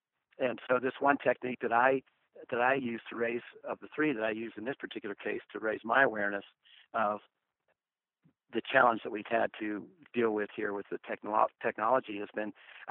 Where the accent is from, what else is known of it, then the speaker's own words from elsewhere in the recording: Pennsylvania, United States; No, I was raised in Pennsylvania, Western Pennsylvania.